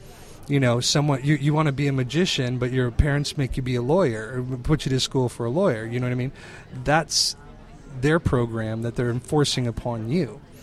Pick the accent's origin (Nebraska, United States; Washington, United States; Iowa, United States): Iowa, United States; I'm a native of Iowa. I grew up on the Mississippi River in Iowa. Right on a tiny town of 700 people, 600 people.